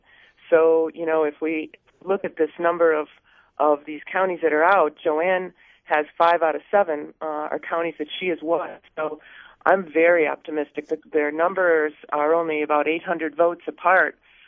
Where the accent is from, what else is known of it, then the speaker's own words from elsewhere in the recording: Wausau, Wisconsin, United States; I hail from Wausau